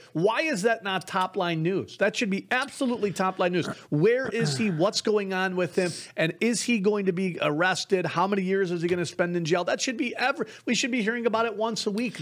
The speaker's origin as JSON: {"language": "English", "town": "Buffalo", "region": "New York", "country": "United States", "tie": "born or raised there", "said": "That's my hometown."}